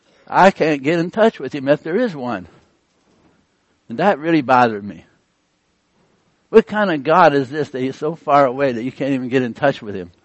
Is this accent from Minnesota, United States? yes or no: no; Pennsylvania, United States; Of when I was young, I grew up in Pennsylvania, up in the Appalachian. I would describe myself as a hillbilly.